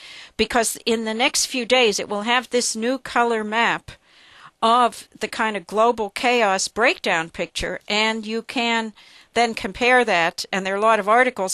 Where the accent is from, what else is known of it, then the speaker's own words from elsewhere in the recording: Pennsylvania, United States; I'm from Western Pennsylvania. I can vouch for that.